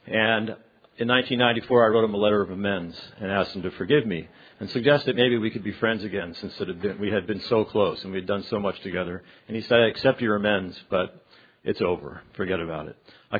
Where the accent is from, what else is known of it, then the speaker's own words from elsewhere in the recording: Philadelphia, Pennsylvania, United States; moved away as an adult; now in San Luis Obispo, United States; For the last 30 years, I've lived in San Luis Obispo, California. That's where my home group is.